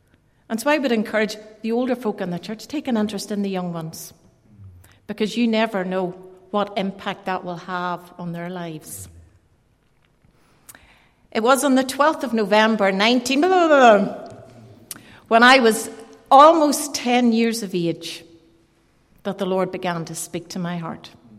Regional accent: Armagh, Northern Ireland, United Kingdom; I had the privilege of spending most of my growing up in Armagh Free Presbyterian Church.

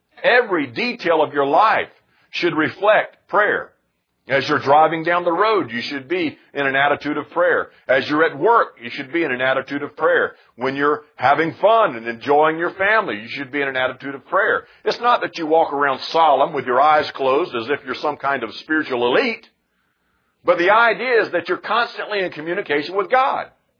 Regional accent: Florida, United States; now in North Carolina, United States; we came from Florida, and all I ever saw was the flatlands of Florida. I never saw a mountain.

